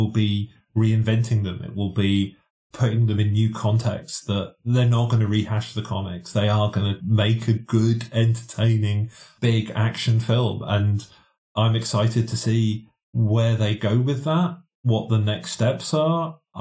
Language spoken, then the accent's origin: English; United States; well, how's that going to feel like to me growing up in America?